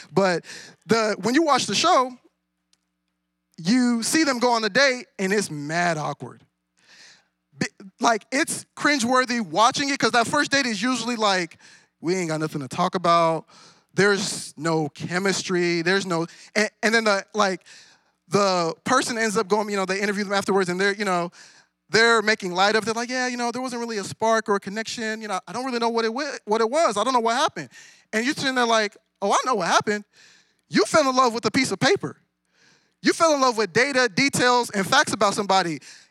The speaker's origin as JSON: {"language": "English", "country": "Nigeria", "said": "when I was younger, I was like, man, you know, I'm Nigerian."}